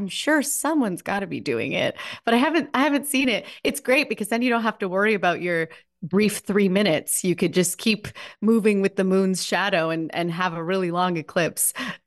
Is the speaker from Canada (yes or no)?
yes; Canada; And being Canadian, we always worry about weather.